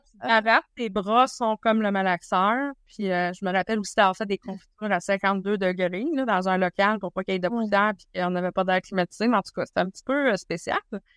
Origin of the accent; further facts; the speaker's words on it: Quebec, Canada; J'avais jamais voyagé de ma vie. Je viens de la Gaspésie.